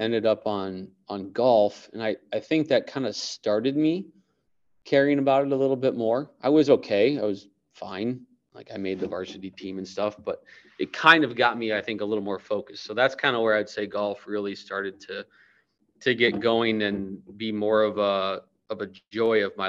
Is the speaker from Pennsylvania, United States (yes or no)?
no; Coon Rapids, Minnesota, United States; But I grew up in Coon Rapids, Minnesota. So just on the north side